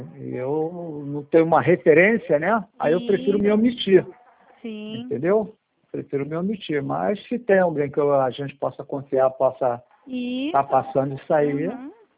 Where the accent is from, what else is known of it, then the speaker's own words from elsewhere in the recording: Rio de Janeiro, Brazil; Só aqui de Anchieta.